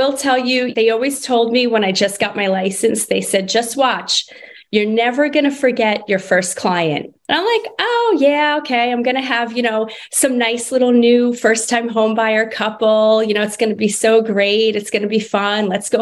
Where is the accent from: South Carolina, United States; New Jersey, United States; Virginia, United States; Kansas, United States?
New Jersey, United States; No offense to New Yorkers. I'm originally from Jersey, so no offense.